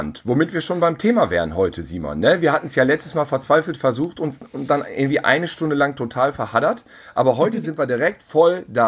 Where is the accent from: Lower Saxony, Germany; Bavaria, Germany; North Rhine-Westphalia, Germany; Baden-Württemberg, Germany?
North Rhine-Westphalia, Germany; wir sind zusammen aufgewachsen in Ostwestfalen auf dem Lande auf einem Bauernhof.